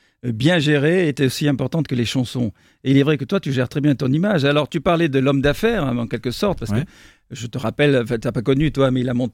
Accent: France; ça elle n'est pas connue chez nous en France

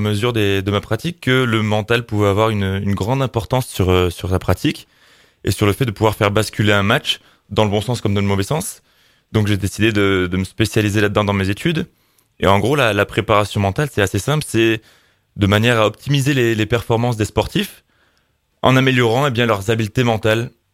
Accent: Gap, Provence-Alpes-Côte d'Azur, France; born there; Je suis né ici à Gap, donc forcément, tous les sports comme le ski, le vélo, etc., je pratique chaque année.

